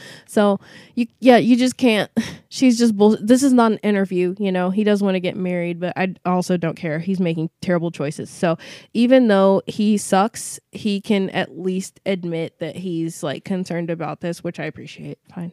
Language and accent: English; the South, United States; But I'm also from the South, too. I live in Texas.